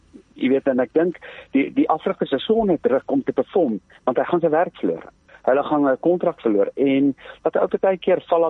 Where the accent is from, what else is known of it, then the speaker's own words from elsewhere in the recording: Johannesburg, Gauteng, South Africa; ek kom van Johannesburg af